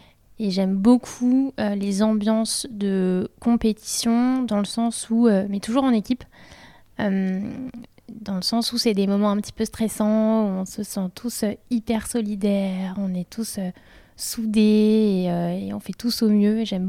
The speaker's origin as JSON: {"language": "French", "region": "Île-de-France", "country": "France", "tie": "born or raised there", "also_born_or_lived": "England", "moved": "as an adult", "said": "Alors, d'où je viens, j'ai grandi en région parisienne. Je suis partie faire mes études tout de suite après mon bac en Angleterre. Donc, je suis partie pour 5 ans en Angleterre."}